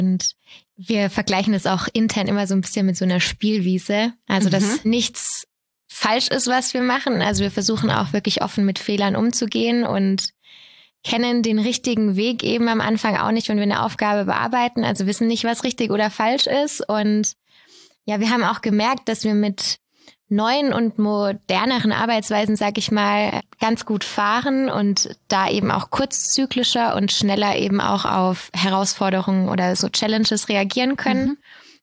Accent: Bad Mergentheim, Baden-Württemberg, Germany; Ich komme hier aus Bad Mergentheim und habe hier auch angefangen zu studieren

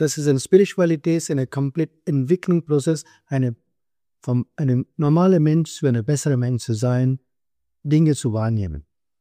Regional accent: India; German is a second language; now in Germany; Ja, ich ursprünglich komme aus Indien, aber meine Heimat momentan ist Deutschland.

